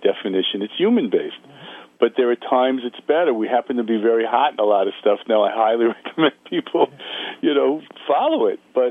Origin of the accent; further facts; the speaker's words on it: New York City, New York, United States; I'm a kid from the Bronx.